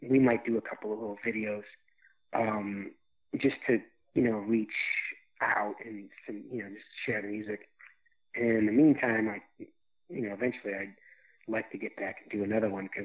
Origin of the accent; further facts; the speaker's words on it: Midwest, United States; I'm Irish Catholic from the Midwest.